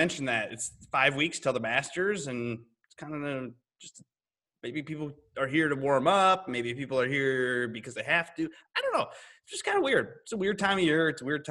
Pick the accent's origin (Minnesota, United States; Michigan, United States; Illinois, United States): Minnesota, United States; I'm a Minnesotan, so that's from Minnesota.